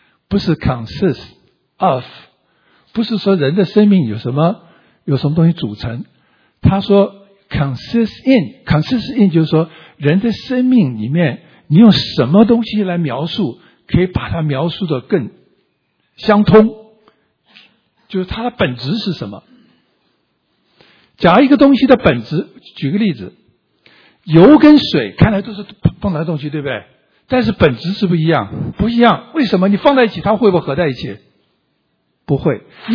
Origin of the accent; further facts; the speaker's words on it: Taiwan; also born or lived in Kunming, China; 当我这个小时候长大在台湾，我身在昆明，但是解放前或者是沦陷前啊，看你从哪来，我父亲就去台湾，我们就跟着去。